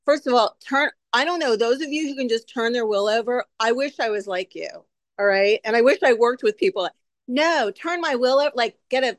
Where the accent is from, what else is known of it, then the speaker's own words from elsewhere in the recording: San Diego, California, United States; People from L, I'm from San Diego, but people from LA, I think, made that up